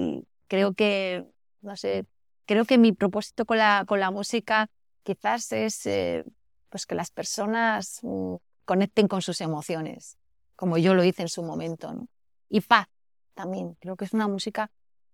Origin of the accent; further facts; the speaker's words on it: Basque Country, Spain; Yo soy vasca y el País Vasco es una región bastante hacia adentro. Las emociones no se expresan, ¿no? Somos un poquito fríos, más distantes que el resto de España.